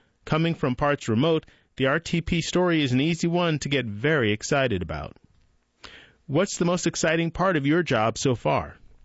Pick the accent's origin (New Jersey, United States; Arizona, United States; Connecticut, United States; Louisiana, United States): Louisiana, United States; New Orleans; Growing up in New Orleans, I had a gaggle of New Orleans moms, my unofficial aunts.